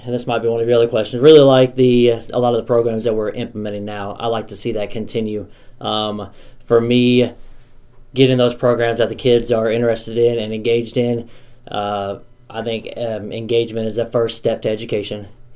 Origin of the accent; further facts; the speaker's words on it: Mexico, Missouri, United States; I'm born and raised in Mexico. I've been here my whole life.